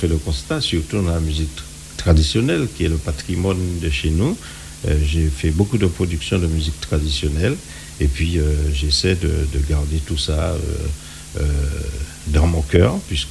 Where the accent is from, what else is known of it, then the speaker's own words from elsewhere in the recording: Martinique, France; mais je suis un martiniquais. Je veux que ma Martinique évolue